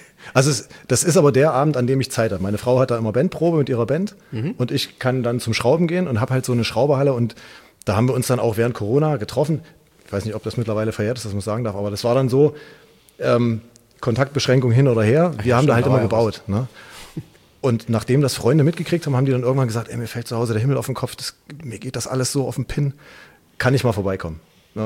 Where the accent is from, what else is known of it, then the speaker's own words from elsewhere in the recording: Leipzig, Saxony, Germany; hi. Ich komme aus Leipzig und bin, mit 42 Jahren ein recht autobegeisterter Typ.